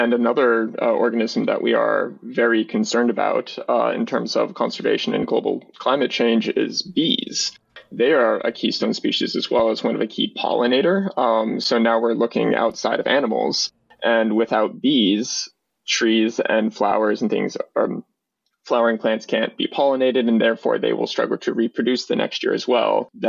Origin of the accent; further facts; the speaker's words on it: Topsham, Maine, United States; I grew up in Topsom, Maine, about 30 minutes north of Portland.